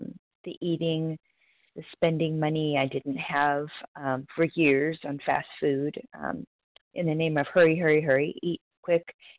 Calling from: North Carolina, United States; I am from North Carolina this morning

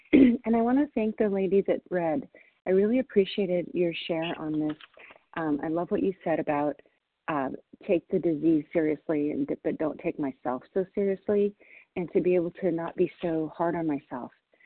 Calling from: Washington, United States; I'm calling in from Washington State.

